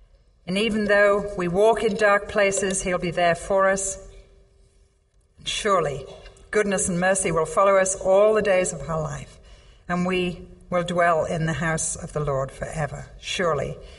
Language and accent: English; England, United Kingdom; Now, I see another picture here because I'm English.